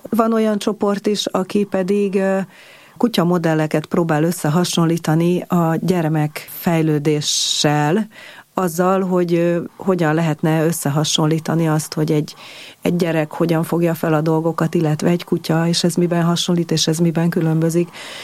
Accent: Budafok, Budapest, Hungary; Egy csodálatosan szép kertje volt neki Budafokon. Félig ott nőttem fel, laktam is ott, meg hát sokat jártam nyilván a nagyszüleimhez

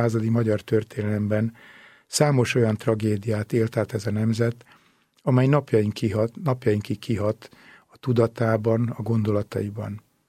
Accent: Törökkoppány, Somogy, Hungary; egy Somogy megyei, ma már Vármegyei kis faluban, Törökkoppányban születtem, az én gyerekkoromban olyan 800 ezer lakosa lehetett. Körülbelül 150 méterre laktunk a templomtól.

